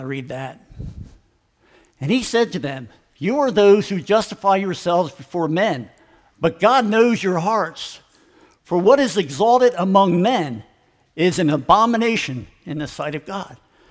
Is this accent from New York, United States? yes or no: no; Philadelphia, Pennsylvania, United States; see, I'm from Philadelphia area, north of Philly, about 40 miles.